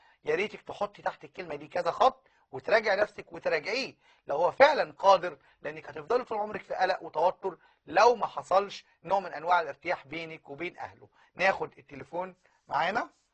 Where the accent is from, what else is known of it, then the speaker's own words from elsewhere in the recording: Upper Egypt, Egypt; وبيقولوا لي كده وانا صعيدي على فكره يعني